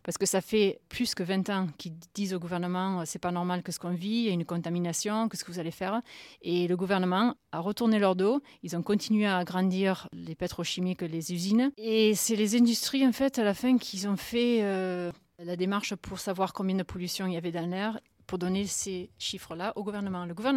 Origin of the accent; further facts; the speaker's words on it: Canada; moved away; moi je suis canadienne et je suis tellement déçue par mon gouvernement